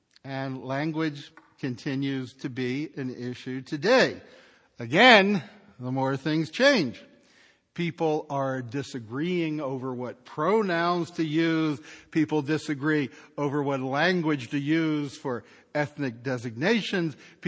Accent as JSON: {"language": "English", "town": "Baltimore", "region": "Maryland", "country": "United States", "tie": "born or raised there", "said": "came from my hometown of Baltimore."}